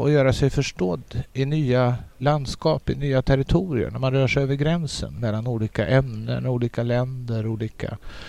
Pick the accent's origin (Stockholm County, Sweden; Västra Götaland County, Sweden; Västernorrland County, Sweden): Västra Götaland County, Sweden; Lysekil; Lysekil där jag kommer ifrån, också den danska reformationen.